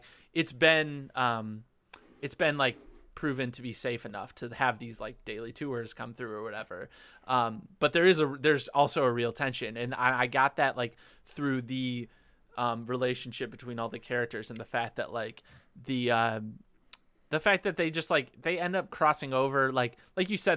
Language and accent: English; Midwest, United States; we're all like from the Midwest, like mostly white people at this college who have like had similar backgrounds.